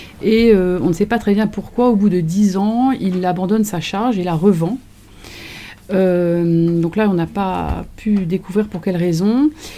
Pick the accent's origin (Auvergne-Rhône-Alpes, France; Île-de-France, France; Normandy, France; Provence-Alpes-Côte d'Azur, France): Normandy, France; je ne suis pas originaire de Bourgogne, je suis originaire de Normandie. Donc je suis arrivée dans Lyon en 1999